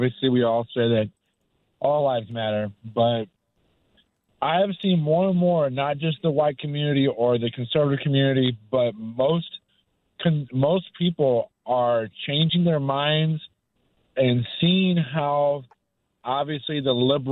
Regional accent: St. Louis, Missouri, United States; I'm originally from South St. Louis

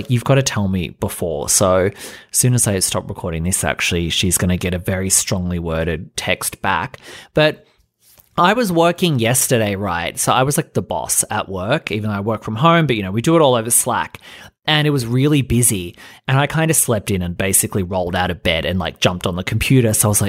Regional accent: Australia; I'm Australian.

